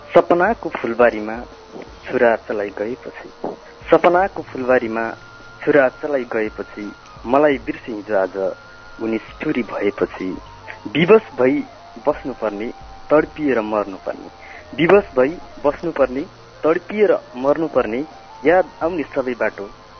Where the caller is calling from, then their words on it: Nepalgunj, Lumbini Province, Nepal; नेपालगंजबाट।